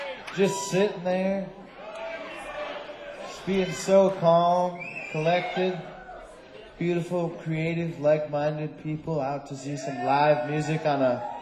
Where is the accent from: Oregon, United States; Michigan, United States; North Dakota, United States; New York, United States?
Michigan, United States; Ionia; I grew up in Ionia, and over in Muir